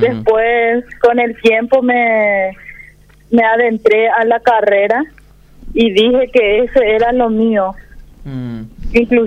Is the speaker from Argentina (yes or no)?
no; Puerto Casado, Alto Paraguay, Paraguay; born or raised there; also born or lived in Filadelfia